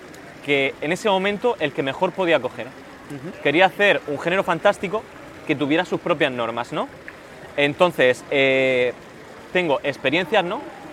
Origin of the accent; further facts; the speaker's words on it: El Palmar, Region of Murcia, Spain; Efectivamente, sí, nací en el Palmar y actualmente sigo viviendo en el Palmar.